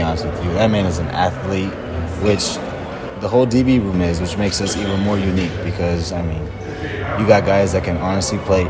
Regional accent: California, United States; I mean, I'm from California where it's hot all the time, so being able to see rain all the time, for me personally, is amazing to me.

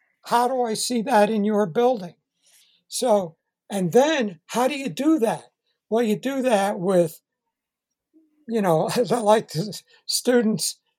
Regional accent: Great Neck, New York, United States; In New York, when I grew up in Great Neck, Long Island

